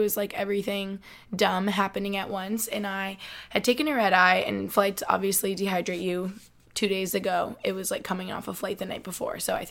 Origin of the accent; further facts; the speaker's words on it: Albany, New York, United States; because he's from Cape Cod, I'm from Albany.